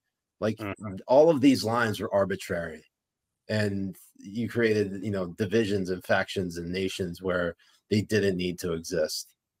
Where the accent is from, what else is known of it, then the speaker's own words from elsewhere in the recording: United States; And yet I can criticize the fuck out of it because I'm an American.